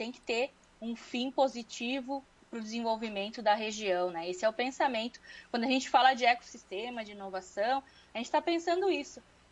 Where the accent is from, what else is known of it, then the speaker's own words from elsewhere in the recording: Brazil; Nós, como brasileiros, devido aos inúmeros desafios, nós somos muito inovadores.